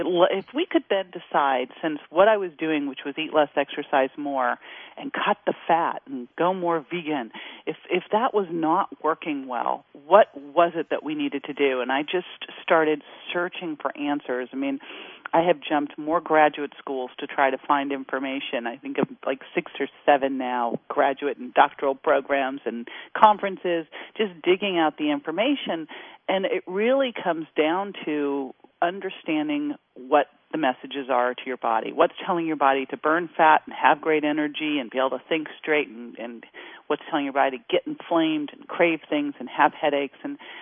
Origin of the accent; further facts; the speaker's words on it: Berkeley, California, United States; You know, I grew up outside of Berkeley, California, and I've always been athletic